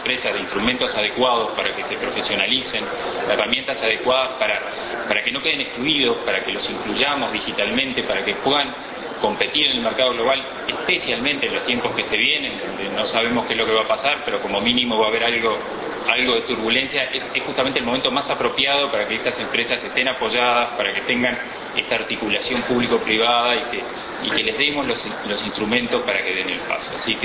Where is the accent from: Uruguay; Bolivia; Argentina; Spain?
Uruguay; como uruguayos